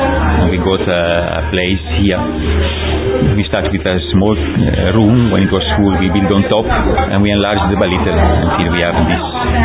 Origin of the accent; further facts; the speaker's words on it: Italy; I am from Italy.